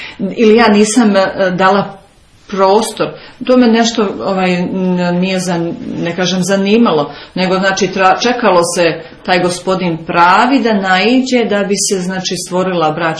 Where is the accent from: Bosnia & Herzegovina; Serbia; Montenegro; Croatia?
Bosnia & Herzegovina; born there; Rođena sam u Bosni, ali moji su u Somboru svi. U Braču dolazim iz Lazarevca.